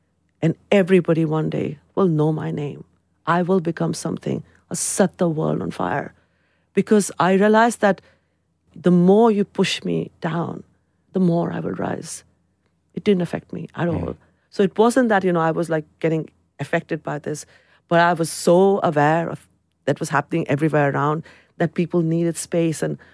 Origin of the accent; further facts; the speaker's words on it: London, United Kingdom; I'm a Londoner. My identity is to the city. I belong to the city. The city belongs to me. So if it is about countries, then it is India.